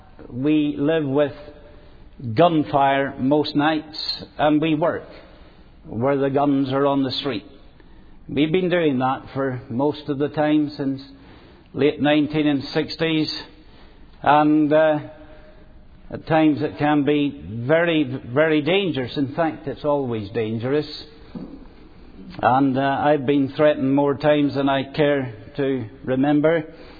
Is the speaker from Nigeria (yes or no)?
no; Belfast, Northern Ireland, United Kingdom; now in Lisburn, United Kingdom; I come from South Belfast. That's where my church is. I live in Lisburn